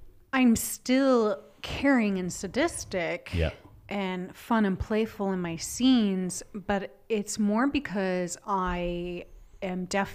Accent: United States; I'm American. I'll do what the fuck I want.

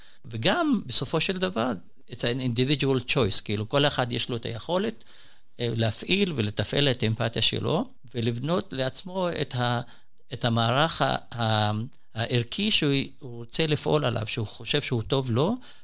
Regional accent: Palestine; now in Jerusalem, Israel; עכשיו ברמות גולדה בבניין, שכולם יהודים ישראלים. אני ערבי פלסטיני

